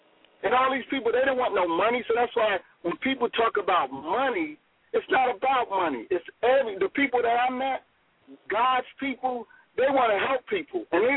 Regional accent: New Jersey, United States; because I'm from New Jersey

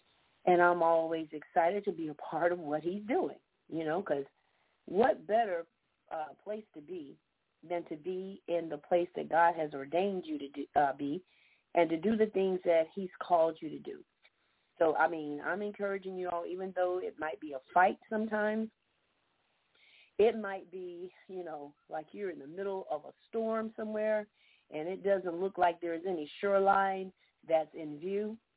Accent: Georgia, United States; I'm from Georgia.

